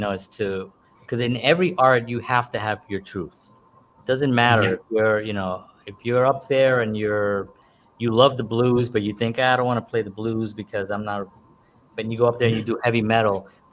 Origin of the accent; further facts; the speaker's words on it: New York City, New York, United States; even when I was younger, and in New York City. I'm from New York, and if I was in Manhattan and you see these old beautiful buildings